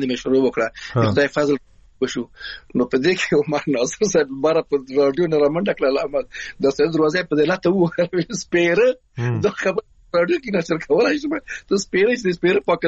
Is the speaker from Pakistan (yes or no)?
no; Afghanistan; now in Iran; موږ د افغانستان راغلی یو نو ایران راغلی مو